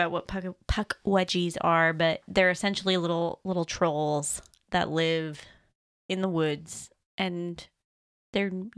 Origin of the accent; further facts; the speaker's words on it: Michigan, United States; I'm from Michigan.